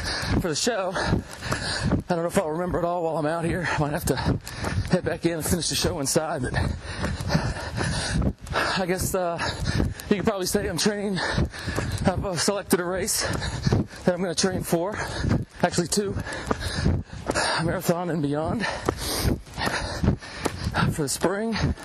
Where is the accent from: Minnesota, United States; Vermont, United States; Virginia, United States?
Virginia, United States; Ashland; Live in Ashlyn, Virginia, which is affectionately known by locals as the center of the universe.